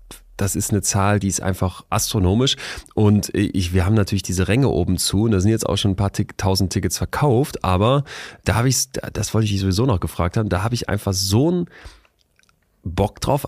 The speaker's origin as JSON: {"language": "German", "town": "Cologne", "region": "North Rhine-Westphalia", "country": "Germany", "said": "ich bin ja aus der Ecke Köln"}